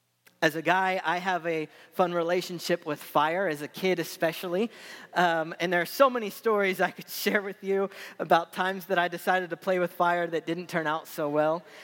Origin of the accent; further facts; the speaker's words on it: Tulsa, Oklahoma, United States; So I'm from Tulsa, Oklahoma, but my family and my grandparents, they had a little farm in Kellyville, Oklahoma that had 80 acres.